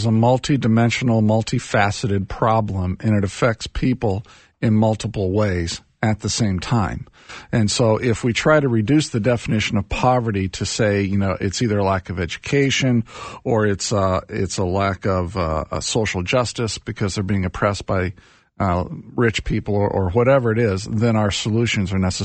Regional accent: Indiana, United States; That is my home state. I'm a Hoosier boy. I grew up there.

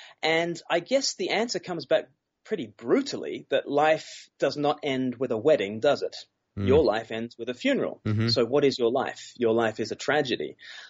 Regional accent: Australia; now in London, United Kingdom; Yes, I'm here in London, actually.

